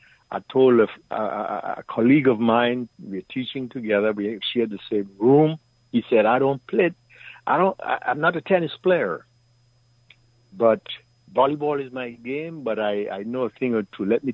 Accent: Nevis, St. Kitts & Nevis; When I grew up, my father, we grew up in Nevis.

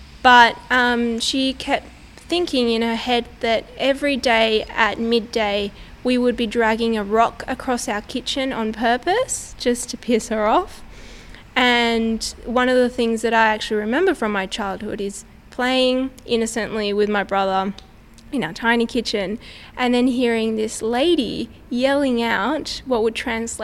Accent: Buenos Aires, Argentina; I grew up in Buenos Aires, which is the capital city of Argentina, in a suburb called, which actually translates to Little Horse in English

